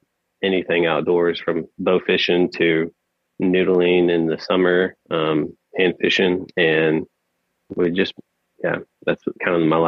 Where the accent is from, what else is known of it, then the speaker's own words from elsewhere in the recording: Oklahoma, United States; I'm born and raised in Oklahoma. I've been hunting white-tailed deer since I was 12.